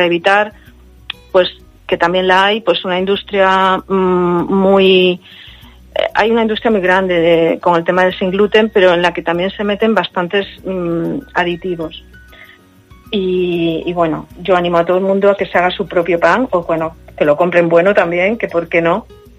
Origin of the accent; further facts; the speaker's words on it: A Coruña, Galicia, Spain; yo soy de origen gallego, de La Coruña, y ahí ya sabéis que hay mucha tradición de buenos panes.